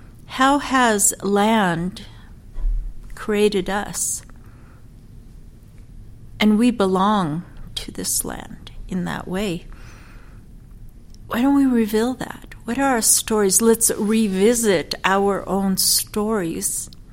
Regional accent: Wyoming, United States; I am Eastern Shoshone from the Wind River in Wyoming.

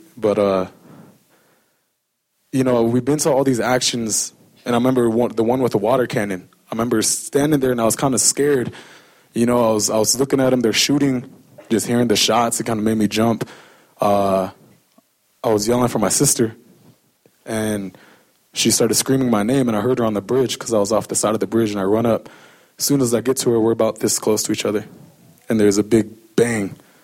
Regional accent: United States; I come from the Omaha and Lakota people.

